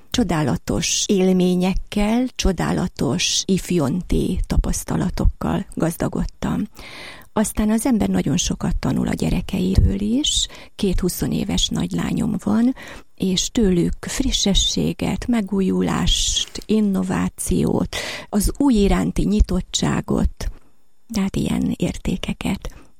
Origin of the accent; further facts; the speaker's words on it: Vác, Pest, Hungary; Én váci vagyok. Vácot születtem, Vácot jártam általános iskolába és középiskolába